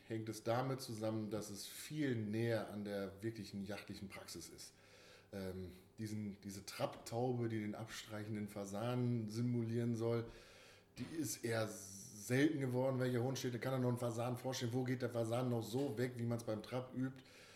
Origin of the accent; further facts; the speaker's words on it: Lindern, Lower Saxony, Germany; Ich war ja so ein Randgebiet als gebürtiger Kloppenburger in der wunderschönen Gemeinde Lindern, kleinste eigenständige Gemeinde im Landkreis.